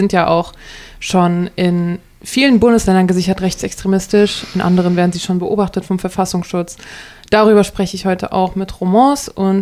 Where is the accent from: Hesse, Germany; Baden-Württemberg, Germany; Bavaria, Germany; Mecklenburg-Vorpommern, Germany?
Hesse, Germany; Frankfurt; zum Beispiel in Hessen, ich bin ja aus Frankfurt